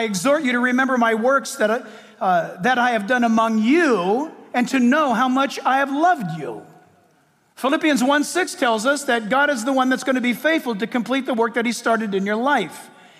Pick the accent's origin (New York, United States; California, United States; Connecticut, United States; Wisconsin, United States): California, United States; San Diego; born there; I was born in California, born in San Diego, migrated. This is the far north as I've ever lived.